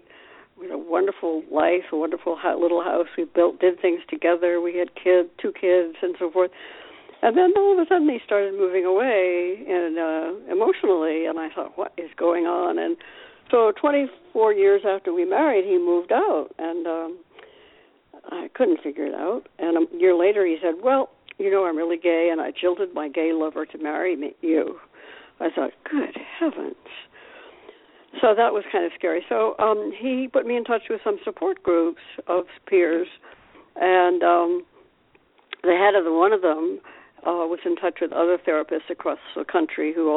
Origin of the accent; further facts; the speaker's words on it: Boston, Massachusetts, United States; also born or lived in Manhattan; Well, I grew up in Boston, outside of Boston